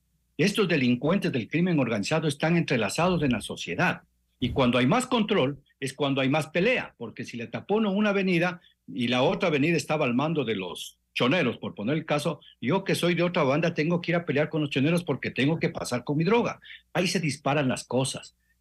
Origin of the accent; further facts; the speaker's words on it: Ecuador; Ya no sé cómo somos los ecuatorianos tan resilientes